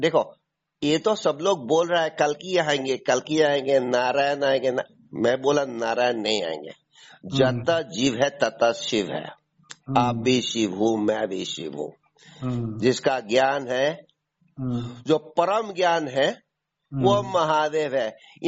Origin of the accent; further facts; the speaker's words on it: Assam, India; में आसाम का रहने वाला हूँ, ईशान कोन वाला।